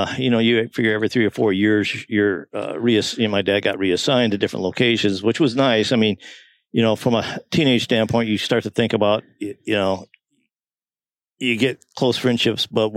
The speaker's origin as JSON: {"language": "English", "town": "Tucson", "region": "Arizona", "country": "United States", "tie": "born there", "also_born_or_lived": "New Hampshire / Wisconsin / Alaska", "said": "I was born in Tucson, Arizona, so okay."}